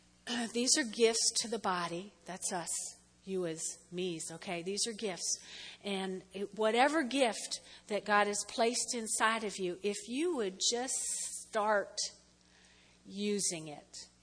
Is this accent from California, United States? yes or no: no; New Jersey, United States; I laugh and say, well, I was from Jersey, that's why.